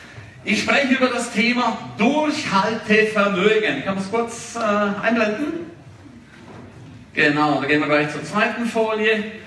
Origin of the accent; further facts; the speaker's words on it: Switzerland; Ich bin in der Schweiz aufgewachsen. Ich bin aufgewachsen in einem Elternhaus, wo es mehr Verbote gab.